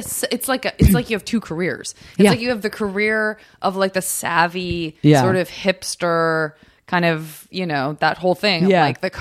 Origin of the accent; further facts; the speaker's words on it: Tucson, Arizona, United States; I'm from Tucson, but Julian's from Phoenix.